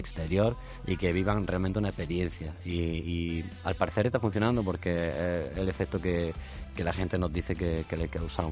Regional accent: Granada, Andalusia, Spain; Somos cinco amigos de Granada que un día se juntaron en un local de ensayo

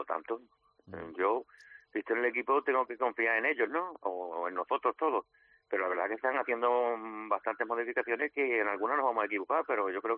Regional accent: Málaga, Andalusia, Spain; como malagueño

